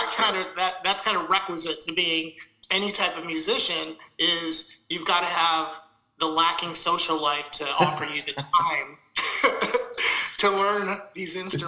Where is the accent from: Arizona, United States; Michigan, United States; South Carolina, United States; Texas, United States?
Michigan, United States; I'll just give the backstory on how we're both from West Michigan